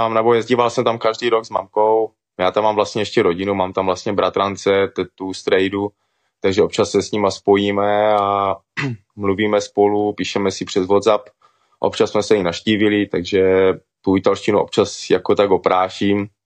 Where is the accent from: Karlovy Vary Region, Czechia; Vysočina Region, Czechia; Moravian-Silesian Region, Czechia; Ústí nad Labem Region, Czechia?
Moravian-Silesian Region, Czechia; Hlučín; also born or lived in Italy; já vlastně od 4 let žiju v České republice a cítím se jako Čech